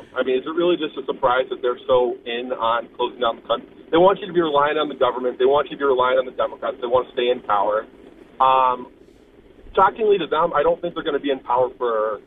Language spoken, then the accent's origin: English; Massachusetts, United States; I grew up in Western Mass right outside of Springfield.